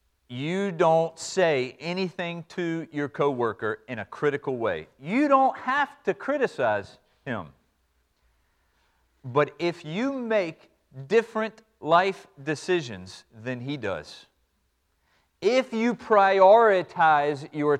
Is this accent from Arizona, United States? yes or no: no; Chesapeake, Virginia, United States; in Chesapeake, Virginia, and I grew up in … in Chesapeake, Virginia, and I graduated from Western Branch High School